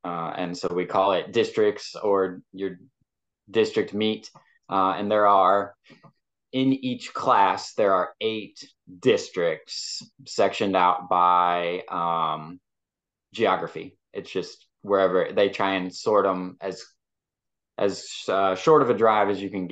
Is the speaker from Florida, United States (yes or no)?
no; St. Louis, Missouri, United States; I grew up in St. Louis, so I have the high school experience in the state as well.